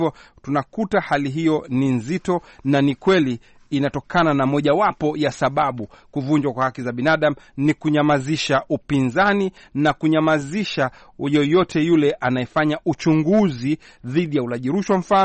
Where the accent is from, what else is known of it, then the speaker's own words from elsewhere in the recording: Vikokotoni, Zanzibar, Tanzania; born there; Ah, basi mimi ni Vikokotoni Zanzibar. Kwa hivyo nimezaliwa Vikokotoni Zanzibar na wazazi wangu ni wa kutoka Komoro. Kwa hivyo lazima nitakuwa ni mzaliwa wa Vikokotoni nafikiri. Lakini asili yangu hapa mimi nitasema ni asili ya Kikomoro.